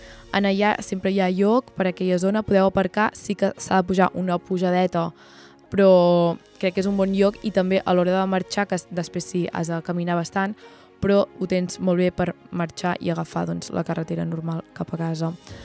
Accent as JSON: {"language": "Catalan", "town": "Figueres", "region": "Catalonia", "country": "Spain", "said": "perquè som de Figueres"}